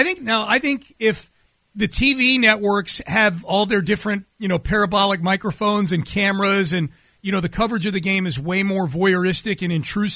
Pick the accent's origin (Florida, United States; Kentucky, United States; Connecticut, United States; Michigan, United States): Connecticut, United States; I grew up in Connecticut.